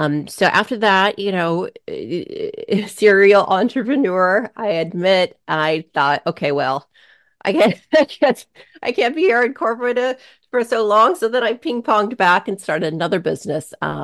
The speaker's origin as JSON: {"language": "English", "region": "Washington", "country": "United States", "tie": "born or raised there", "also_born_or_lived": "Arizona", "said": "I was born in Arizona, moved up here to Washington State when I was four. And, my parents were just struggling to make it. My dad got a big job at Boeing, so that's why we moved. And I'm a Pacific Northwest, born and raised."}